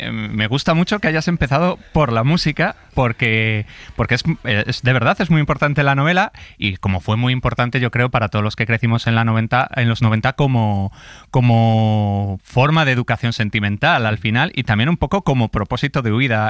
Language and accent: Spanish; Castile and León, Spain; porque en mi pueblo no había ni biblioteca. Lo que llegaba era esta cosa que se inventó maravillosa, la comunidad de Castilla y León, que era el bibliobús.